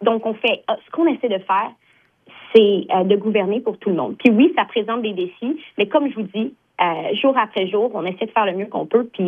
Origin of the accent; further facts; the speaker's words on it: Lavalterie, Quebec, Canada; moi, là, je suis une fille de la Nature. J'ai grandi à Lavalterie. J'habite à Joliette. Je suis une francophone assumée, fière de l'être.